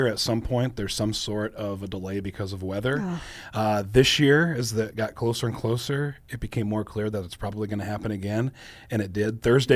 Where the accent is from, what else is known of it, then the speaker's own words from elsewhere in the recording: Sioux Falls, South Dakota, United States; I grew up in Sioux Falls, so we would at times have different practices and things like that for whatever sport might be over in that McKinnon area